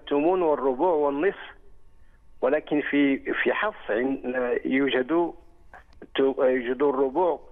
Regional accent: Morocco; مصحف ورش نقرأ بورش في المغرب.

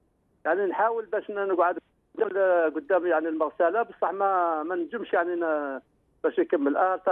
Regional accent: Algeria; احنا عندنا في الجزائر نقولوا تقاشر.

